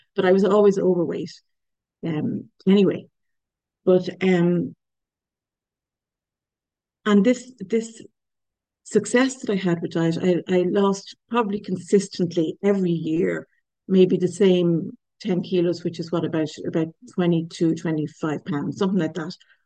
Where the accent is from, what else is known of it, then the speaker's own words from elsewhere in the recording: Ireland; I don't know if anyone can pick up my accent. I'm Irish, I'm in Ireland